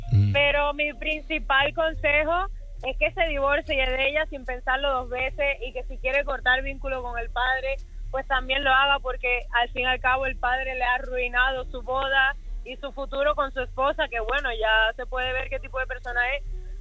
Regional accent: Cuba; soy cubana yendo para mi pueblo

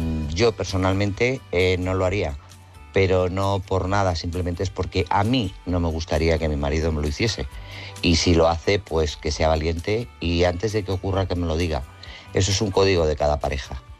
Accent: Guadalajara, Castilla-La Mancha, Spain; de Guadalajara.

